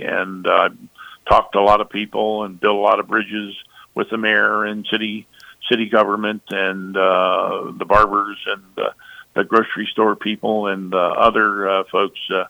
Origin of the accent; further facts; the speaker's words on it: Pennsylvania, United States; Well, I'm from Pennsylvania. I've been in the shooting world for over 50 years. I was in charge of a big sportsman's club in the Hershey area for 32 years.